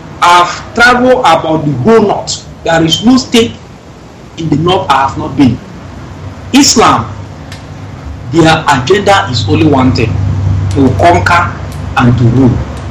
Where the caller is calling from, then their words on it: Malaysia; I'm calling from Malaysia.